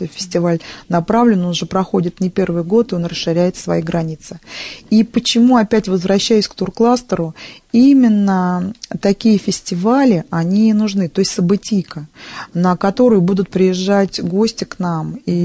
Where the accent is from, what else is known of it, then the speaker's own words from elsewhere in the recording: Gzhel, Moscow Oblast, Russia; А я коренная гжельская.